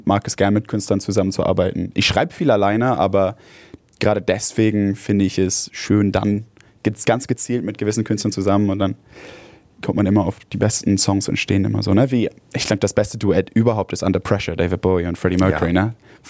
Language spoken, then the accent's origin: German; Hamburg, Germany; ich bin in Hamburg aufgewachsen. Ich bin Hamburger.